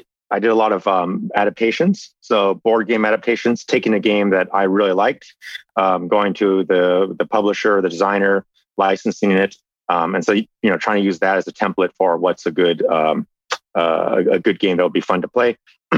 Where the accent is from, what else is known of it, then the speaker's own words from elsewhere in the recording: California, United States; So I grew up in the Bay Area. I've been there practically my whole life, moving around various cities, you know, in the Bay Area, San Francisco and in the South Bay.